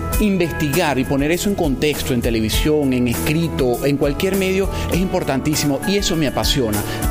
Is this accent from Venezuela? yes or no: yes; Venezuela; soy periodista venezolano